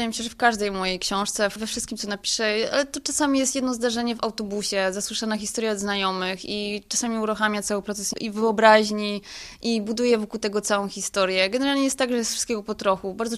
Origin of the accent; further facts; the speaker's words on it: Bolków, Lower Silesian Voivodeship, Poland; Pochodzę z Dolnego Śląska, dokładnie z Bolkowa, takiej tyci małej miejscowości, która jest dość słynna ze swojego zamku